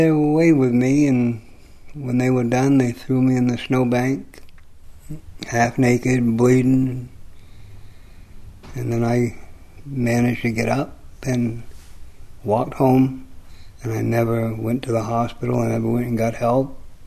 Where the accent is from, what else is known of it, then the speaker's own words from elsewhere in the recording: Whitefield, New Hampshire, United States; I grew up in Whitefield, New Hampshire, right up beside Mount Washington.